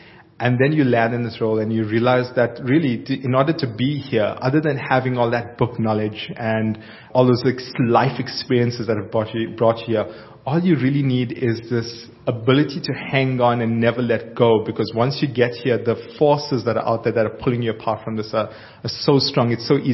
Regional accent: Durban, KwaZulu-Natal, South Africa; So I grew up in Durban in an area called Clare Estates.

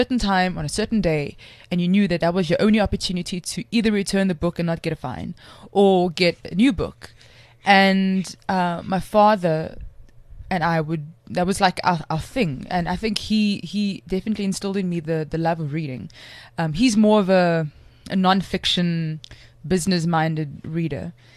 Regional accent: Cape Town, Western Cape, South Africa; I grew up in a place called Strandfontein, which is part of the greater Mitchells Plain area in Cape Town.

